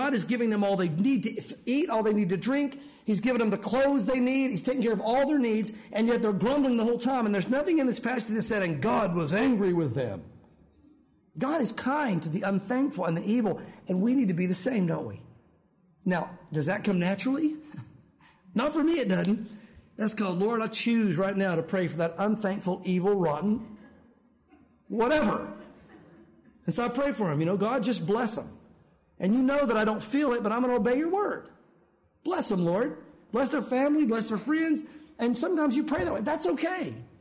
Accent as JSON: {"language": "English", "country": "United States", "said": "Well, I had that because I'm an American."}